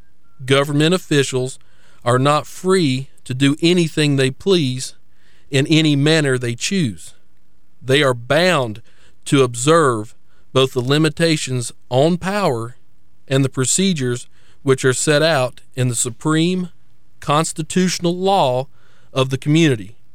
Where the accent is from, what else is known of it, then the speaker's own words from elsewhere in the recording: United States; But as a Christian and as an American, I find it so important